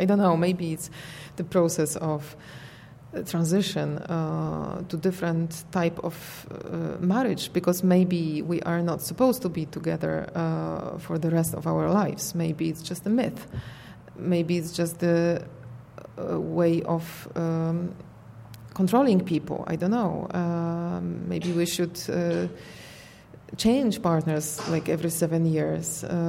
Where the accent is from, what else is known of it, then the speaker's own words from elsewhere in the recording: Poland; now in Brussels, Belgium; I come from Poland, where marriage should stay forever. It's really a very strong tradition, at least it was when I was brought up. But then when I moved to Brussels